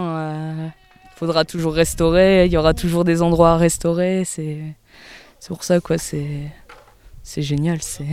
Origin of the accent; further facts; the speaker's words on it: Arras, Hauts-de-France, France; Ah, nous, on vient encore plus au Nord que la Picardie. Hein. Ah. On vient d'Arras